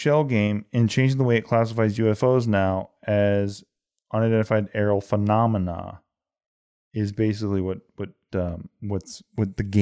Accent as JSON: {"language": "English", "region": "Indiana", "country": "United States", "tie": "born or raised there", "said": "It was reported in Canada and as far away as Indiana, my hometown, go Colts, Michigan, and Ohio."}